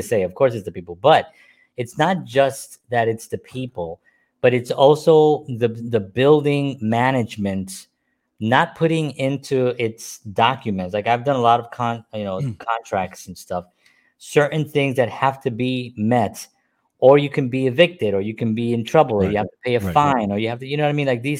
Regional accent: Bronx, New York, United States; now in Nashville, United States; and I grew up in the Bronx in a many buildings. So I'm talking from experience.

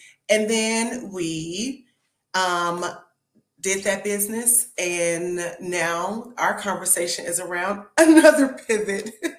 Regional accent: Chicago, Illinois, United States; also born or lived in Miami; I'm born and raised in Chicago, lived in Miami for 11 years, and then now making my transition to New York.

